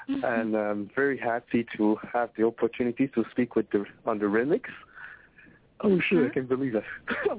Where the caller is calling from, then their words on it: Montreal, Quebec, Canada; I'm calling from Montreal, Canada.